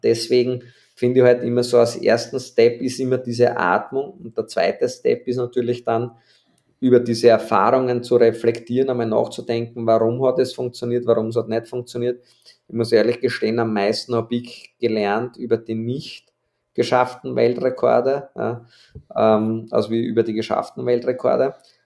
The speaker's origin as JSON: {"language": "German", "country": "Austria", "said": "als Österreicher"}